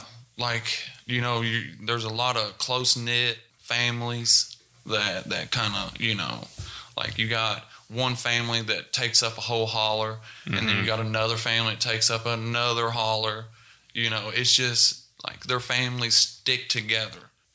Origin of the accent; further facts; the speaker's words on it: Prestonsburg, Kentucky, United States; And, I tell people Prestonsburg, but I grew up in a little tiny town called Knott County. Yeah. I lived on Beaver Creek.